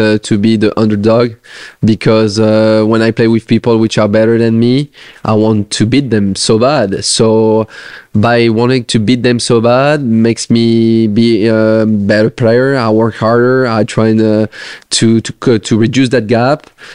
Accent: France; English is a second language; I had not the chance to go back in my hometown and see all those people, or also back on tour and share some moments with the other French players.

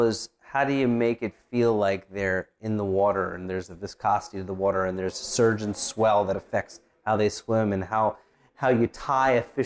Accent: New Jersey, United States; also born or lived in New York; And it was kind of easy because I was from New Jersey and New York, and it was almost like animating a relative or one of my buddies in high school or something.

